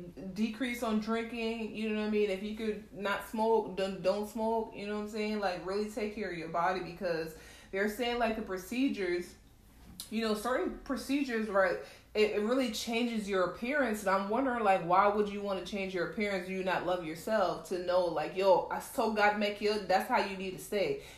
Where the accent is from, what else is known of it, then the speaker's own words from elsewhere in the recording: Jamaica; As you know, I'm Jamaican. Like, certain words I couldn't pronounce, guys, so like, bear with me.